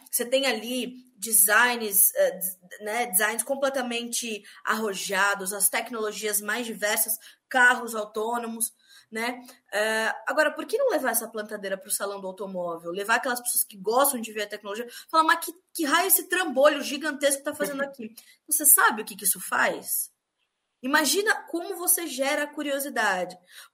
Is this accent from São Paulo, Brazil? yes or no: yes; São Paulo, Brazil; Eu que cresci em São Paulo, capital, fui muitas vezes no zoológico.